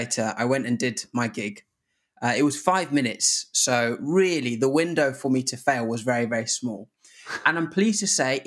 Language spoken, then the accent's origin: English; Zimbabwe; now in United Kingdom; I come from Zimbabwe where most days it was kind of like pure malaria coming out.